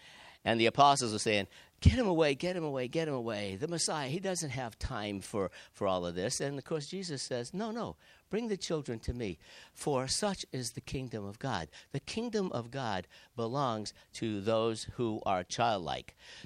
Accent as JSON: {"language": "English", "town": "New Bedford", "region": "Massachusetts", "country": "United States", "tie": "born or raised there", "said": "I was born in the United States, but I'm of a French-Canadian heritage. All my great-grandparents and above came from there. I grew up in a small city of about 100,000 people in New Bedford, Massachusetts."}